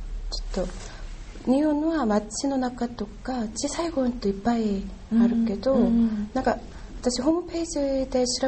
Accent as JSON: {"language": "Japanese", "region": "Seoul", "country": "South Korea", "tie": "born or raised there", "second_language": "Japanese", "said": "韓国のソウル出身です。"}